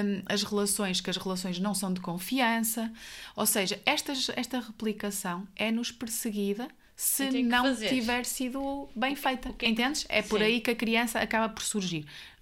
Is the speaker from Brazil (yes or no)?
no; Guimarães, Norte, Portugal; also born or lived in Évora; eu sinto-me de Guimarães, eu sou de Guimarães, não posso esconder o meu sotaque, e portanto foi lá que cresci, que me tornei criança, adolescente, que depois fui para a faculdade, para Coimbra, e aí talvez me tenha tornado mais mulher, mais adulta, mas efetivamente, eu nasci em Évora.